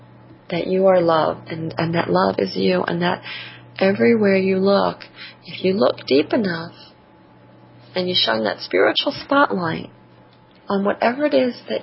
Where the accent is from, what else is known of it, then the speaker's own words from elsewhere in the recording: New York, United States; accent: New York; This is it, people. This is my New York accent.